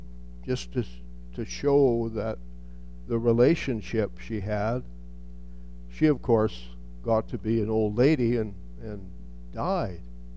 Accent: Saskatchewan, Canada; born there; our family all lived for many years in Saskatchewan, central Saskatchewan, and they all moved out from Orillia, Ontario, and I was born there in Saskatchewan.

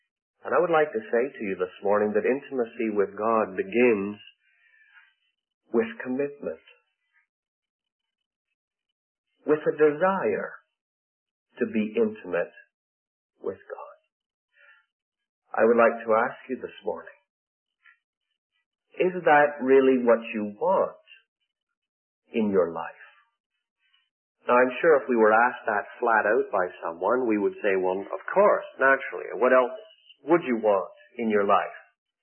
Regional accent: Scotland, United Kingdom; and being a Scotsman, that seems to be almost worth the trip to Dallas to get a free pad of paper and a free pen

